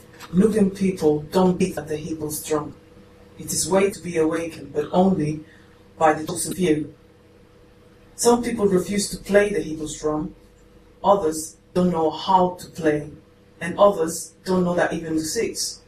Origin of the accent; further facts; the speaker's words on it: Spain; English is a second language; moved away as an adult; I'm a modern foreign language teacher. I was raised in Spain. I was trained in Spain, and I came to this country just with the idea of improving my English.